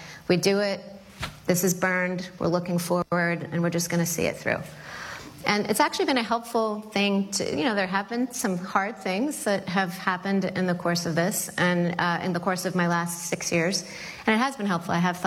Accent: New Orleans, Louisiana, United States; You know, I grew up in New Orleans, so I think about things in hurricane language.

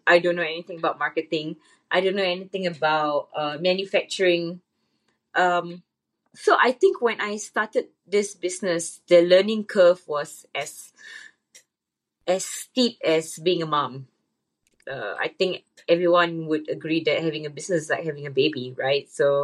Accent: Singapore; I'm sure growing up in Singapore, like, we are very much education focused

